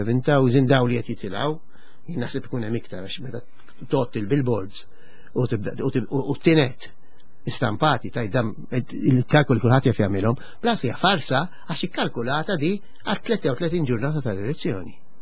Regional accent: Sliema, Central Region, Malta; jien minn ta' Sliema, Slimis.

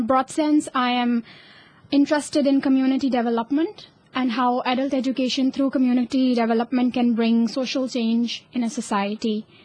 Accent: Pakistan; English is a second language; I'm from Pakistan, and the reason I'm doing education is because I believe that education can lead towards emancipation

